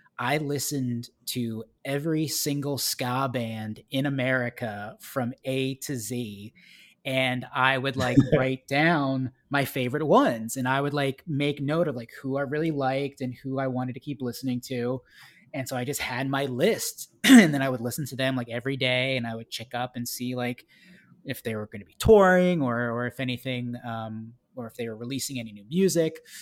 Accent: Philadelphia, Pennsylvania, United States; I'm from Philadelphia, Pennsylvania.

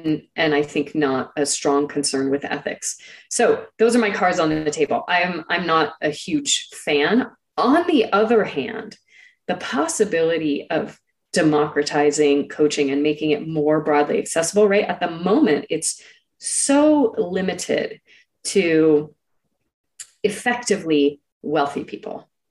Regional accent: California, United States; I grew up in Silicon Valley, like I know that world really well.

